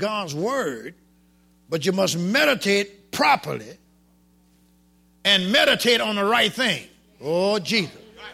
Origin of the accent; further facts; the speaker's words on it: Darrow, Louisiana, United States; I said, I come from Darrow. He said, what is that? I said, way back by the Mississippi River.